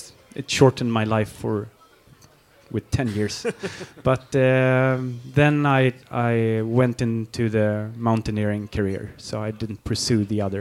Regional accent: Berlin, Germany; also born or lived in Sweden; I grew up in West Berlin, actually, behind the wall at that time.

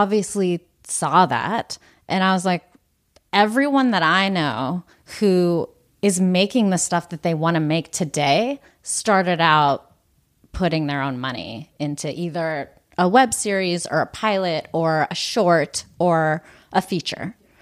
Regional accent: Pittsburgh, Pennsylvania, United States; And growing up in Pittsburgh was actually really great.

